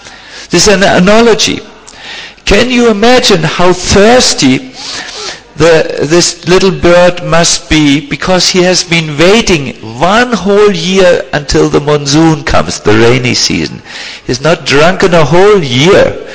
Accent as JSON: {"language": "English", "country": "Germany", "said": "I must tell you, I'm from Germany, and Germans eat bread and butter."}